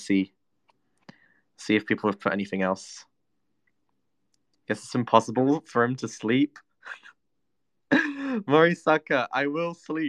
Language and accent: English; London, United Kingdom; accent: Cockney; I just probably am not as Cockney anymore, but I would still classify myself as a Cockney just because I was grown up being like that, you know? Grown up being a Cockney.